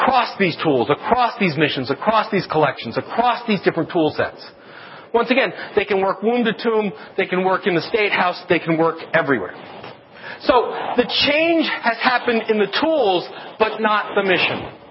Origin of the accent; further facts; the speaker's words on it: Glendale, Ohio, United States; I grew up in Glendale, Ohio. Glendale, Ohio is this little patch of green trees on Google Maps.